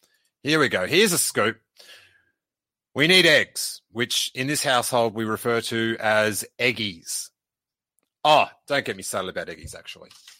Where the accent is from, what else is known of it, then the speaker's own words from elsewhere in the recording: Bristol, South West England, United Kingdom; David Prowse, RIP, who was from my hometown of Bristol.